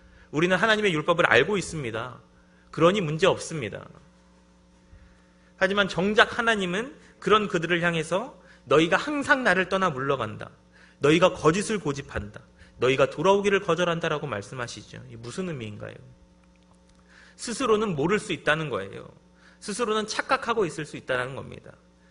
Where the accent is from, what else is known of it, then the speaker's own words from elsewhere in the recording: Seoul, South Korea; 제 고향이 서울이라서 그런가 봐요.